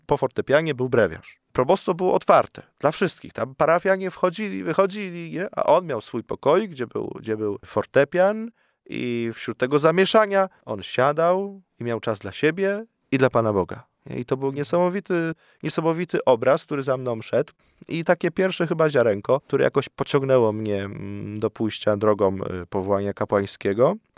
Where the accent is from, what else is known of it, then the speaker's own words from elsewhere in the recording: Zielona Wieś, Greater Poland Voivodeship, Poland; Ja pochodzę z Podrawicza, z takiej wioski Zielona Wieś i tam jest styk diecezji wrocławskiej i poznańskiej.